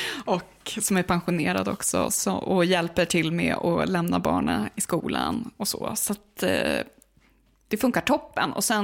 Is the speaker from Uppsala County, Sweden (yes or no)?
yes; Uppsala, Uppsala County, Sweden; det är absolut inte världens charmigaste stad. Men jag menar, det är min hemstad liksom.